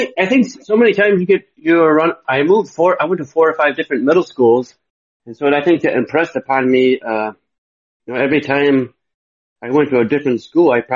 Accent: Burbank, Illinois, United States; also born or lived in Hawaii; I grew up in Burbank, right outside Chicago. I went to Chicago State University.

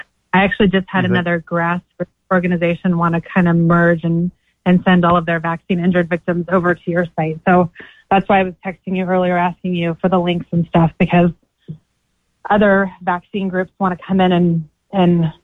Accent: Seychelles; now in California, United States; I'm from the Seychelles Islands by off the east coast of Africa, but it's pretty crazy here in California.

